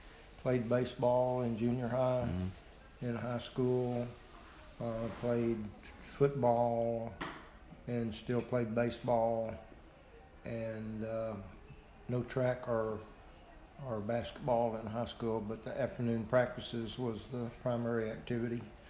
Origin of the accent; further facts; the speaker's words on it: Austin, Texas, United States; I was born and raised in Austin.